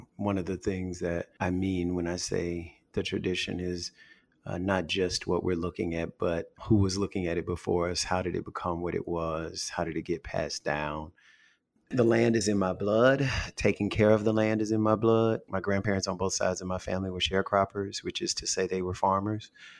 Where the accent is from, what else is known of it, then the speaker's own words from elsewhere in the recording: Louisiana, United States; now in New Orleans, United States; And I'm from North Louisiana.